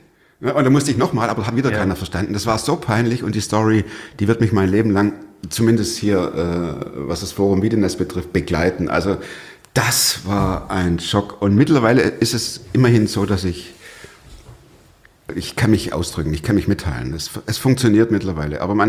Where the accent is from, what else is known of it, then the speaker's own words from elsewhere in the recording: Stuttgart, Baden-Württemberg, Germany; Ich komme aus Stuttgart, das hört man immer noch, ist auch gut so.